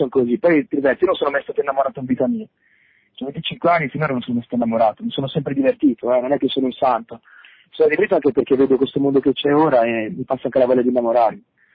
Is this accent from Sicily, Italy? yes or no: yes; Sicily, Italy; Il tradimento, guarda, da siciliano ti direi di no.